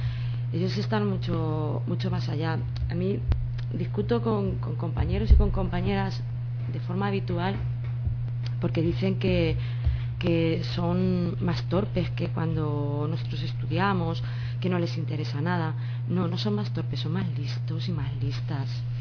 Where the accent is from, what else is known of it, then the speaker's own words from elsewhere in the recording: Alcázar de San Juan, Castilla-La Mancha, Spain; born there; now in Cuenca, Spain; Yo he vivido durante unos años en la provincia de Ciudad Real, Ciudad Real capital, he vivido en Alcázar, que es donde yo nací, estoy viviendo ahora en Cuenca, no sé dónde voy a terminar viviendo